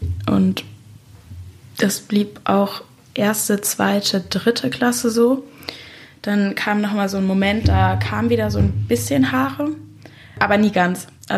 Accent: North Rhine-Westphalia, Germany; Ich komme eigentlich aus der Nähe von Köln und bin jetzt in der verbotenen Stadt, weil ich hier studiere. Ich bin 20

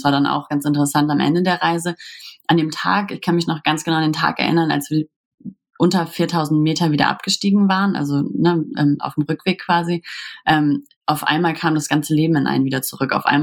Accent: Hamburg, Germany; wir kommen ja aus Hamburg

